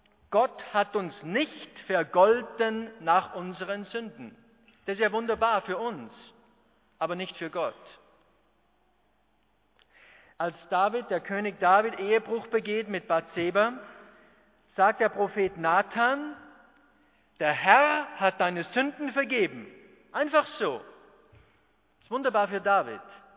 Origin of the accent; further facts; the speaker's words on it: Austria; Das Wort nehmen wir ja nicht jeden Tag, zumindest bei uns in Österreich nicht.